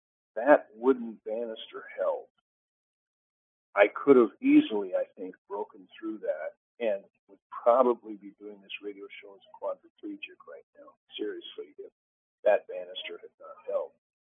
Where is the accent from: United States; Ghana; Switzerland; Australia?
United States; Orem, Utah; the Charlie Kirk assassination, which happened in my hometown, in Orem, Utah, at Utah Valley University.